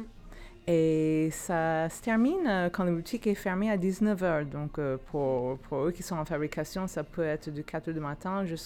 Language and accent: French; California, United States; French is a second language; now in France; Californie.